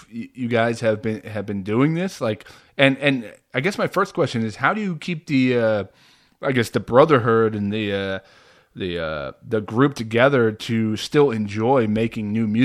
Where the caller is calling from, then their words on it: New Jersey, United States; I'm in New Jersey, and Mike there is in Georgia.